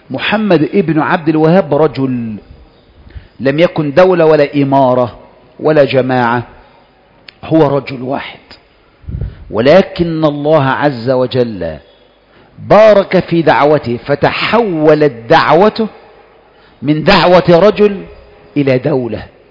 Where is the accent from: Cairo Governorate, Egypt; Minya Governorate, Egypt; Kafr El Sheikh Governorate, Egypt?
Kafr El Sheikh Governorate, Egypt; now in Faiyum, Egypt; أنا منين أصلا؟ أنا منين؟ أنا في الفيوم أو جاي لك الفيوم، أنا منين أصلا؟ أنا من كفر الشيخ،